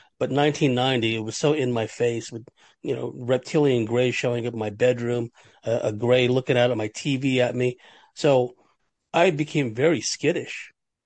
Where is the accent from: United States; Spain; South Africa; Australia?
United States; San Jose, California; Because I came from San Jose, California